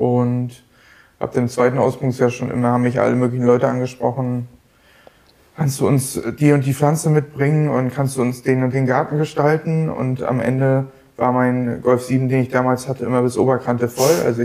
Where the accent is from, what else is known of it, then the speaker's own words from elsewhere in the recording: Bergen, Mecklenburg-Vorpommern, Germany; born there; Meine Familie lebt ja schon seit Jahrzehnten auf der Insel Rügen. Ich bin selbst auch in Bergen geboren.